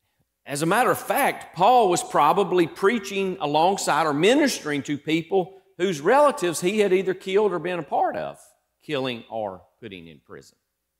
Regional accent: United States; I'm an American because I was born to an American mom and dad.

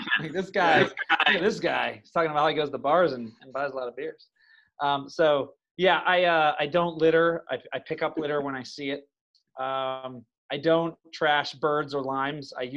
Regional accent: Pittsburgh, Pennsylvania, United States; I'm from Pittsburgh, so like, I'm a big Lynn Swann fan.

